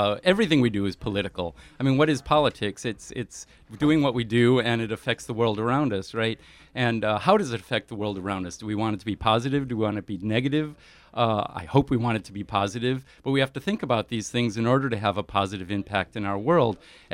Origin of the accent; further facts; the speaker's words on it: United States; Me being an American over there, there's been a lot of talk about what's going on in our country